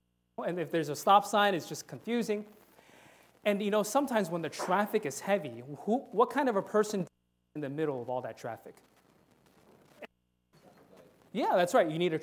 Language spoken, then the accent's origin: English; New York City, New York, United States; You know, for example, I'm from New York City